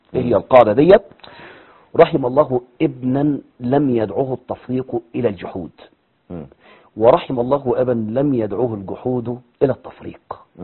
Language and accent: Arabic; Monufia Governorate, Egypt; عندنا في المنوفيه